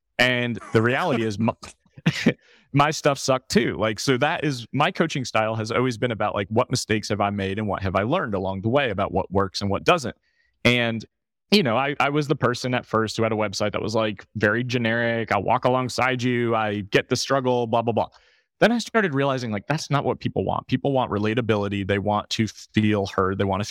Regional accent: New York, United States; I'm from New York.

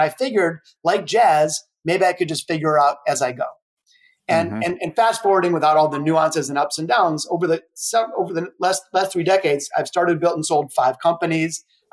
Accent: Detroit, Michigan, United States; I was born in the city of Detroit, and I still live here in Detroit. I'm very proud of my hometown.

